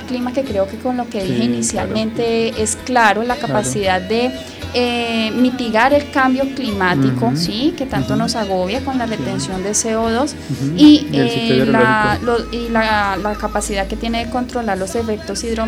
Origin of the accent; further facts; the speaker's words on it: Colombia; tanto para nosotros como colombianos como para la humanidad